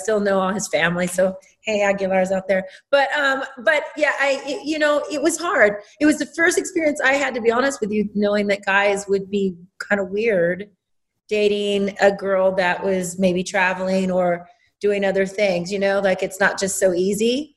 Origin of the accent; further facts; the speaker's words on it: Norwalk, California, United States; I grew up in Norwalk, California. And again, I grew up in a Latin community and real kids and all that kind of stuff.